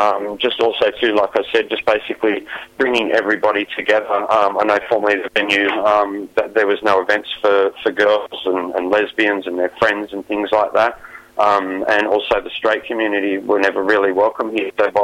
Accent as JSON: {"language": "English", "town": "Sydney", "region": "New South Wales", "country": "Australia", "said": "Originally from Sydney. Yeah, I've been a promoter in Sydney for about 12 years now."}